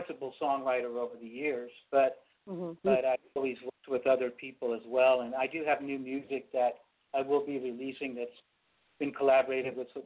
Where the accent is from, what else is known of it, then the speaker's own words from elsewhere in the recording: California, United States; I have no Native American in me, but I am born and raised in California